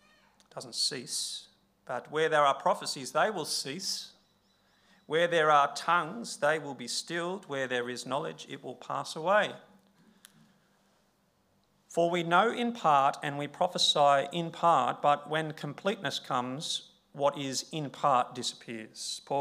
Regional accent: Queensland, Australia; growing up in the Queensland sun.

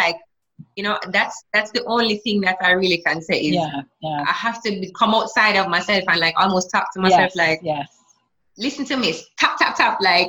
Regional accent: Jamaica; growing up in Jamaica

